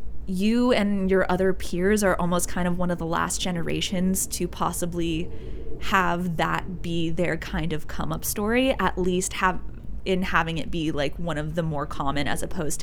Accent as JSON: {"language": "English", "region": "California", "country": "United States", "said": "I'm from Northern California, and I have seen more unironic cowboy boots where I'm from than I've ever seen in downtown Nashville."}